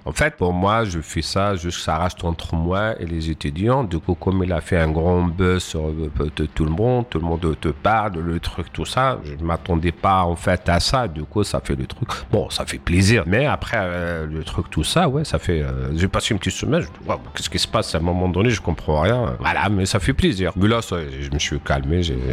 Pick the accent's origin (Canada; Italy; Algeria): Algeria; Kabylie; Chez nous, bon, je suis d'origine de l'Algérie, de la Kabylie.